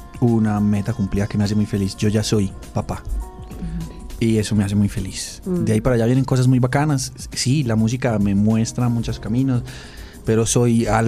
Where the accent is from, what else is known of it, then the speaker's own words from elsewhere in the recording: Medellín, Antioquia, Colombia; De Medellín.